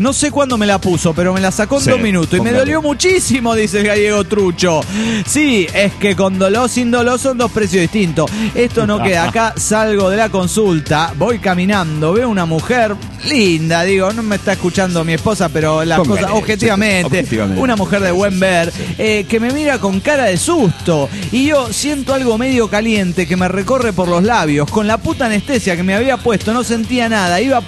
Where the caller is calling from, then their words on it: Ensenada, Baja California, Mexico; de Ensenada, Baja California.